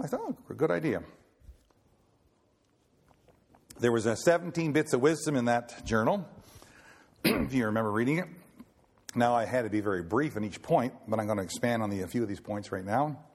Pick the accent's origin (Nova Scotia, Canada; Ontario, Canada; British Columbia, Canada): Nova Scotia, Canada; which is about 10 miles from where I was raised in Nova Scotia.